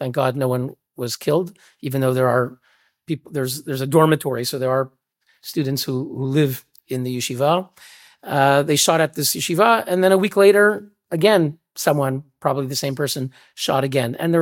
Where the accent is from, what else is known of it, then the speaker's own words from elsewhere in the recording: Montreal, Quebec, Canada; In my own city, I grew up in Montreal, Canada. The synagogue that I went to as a child